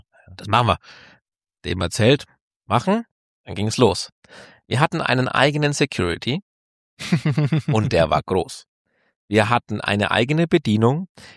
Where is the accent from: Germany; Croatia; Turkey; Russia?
Germany; weil wir sind ja aus Deutschland.